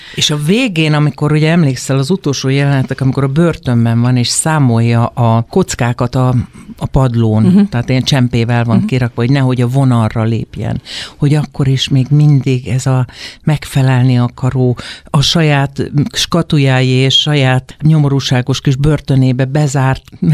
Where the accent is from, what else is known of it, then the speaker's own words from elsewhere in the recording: Hajdúnánás, Hajdú-Bihar, Hungary; born there; És akkor még ugye 66-ban születtem Hajdón Ánáson, tehát olyan nagyon sok kikapcsolódás, mint az olvasás nem volt.